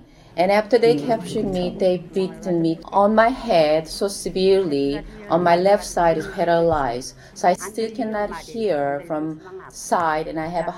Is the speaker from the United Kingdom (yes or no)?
no; South Korea; I'm from Korea.